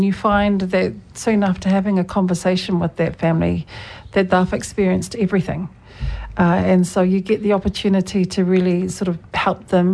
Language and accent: English; Auckland, New Zealand; And so born and raised in Auckland, but have whakapapa in Hamilton, obviously. My surname, though, it comes from the beautiful Kaipara, and so is my husband's, and so he was raised up there.